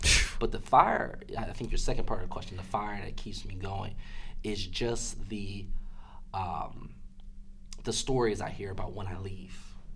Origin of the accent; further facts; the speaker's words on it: Philadelphia, Pennsylvania, United States; a lot of people found out that I was from Philadelphia, go Birds.